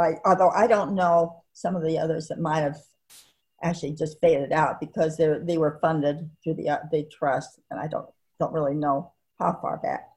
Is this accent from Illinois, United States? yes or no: yes; Illinois, United States; moved away; As I said, we grew up in Illinois, but I moved out here first, and then my parents followed me, so they lived kind of across the street from me.